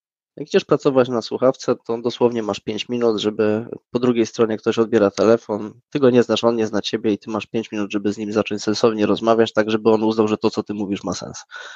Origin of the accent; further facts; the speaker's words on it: Silesian Voivodeship, Poland; Jak patrzę na Śląsku, jakie są firmy, bo jestem ze Śląska